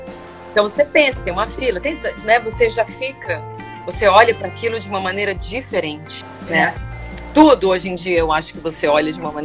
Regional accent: Brazil; now in United States; A gente quer estar aí, a gente está aqui. Eu não sou americana, eu sou brasileira.

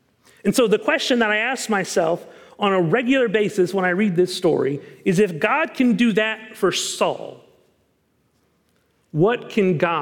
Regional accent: Kansas, United States; My family on the East Coast that I now have is convinced that I don't like seafood because I was born and raised in Kansas, to which they probably have a pretty good point.

